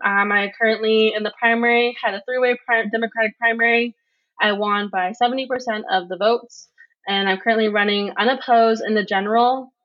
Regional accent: Lawrence, Kansas, United States; also born or lived in Inscription House, Arizona; I'm originally from Topeka, Arizona, which is Inscription House, Arizona. But I was born and raised here in Lawrence, Kansas.

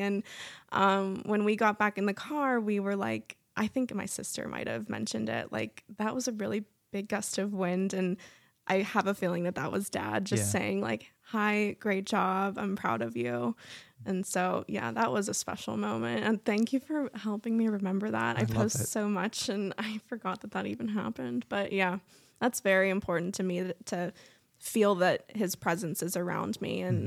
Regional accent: Canonsburg, Pennsylvania, United States; But I grew up in Canonsburg for a pretty good amount of my childhood.

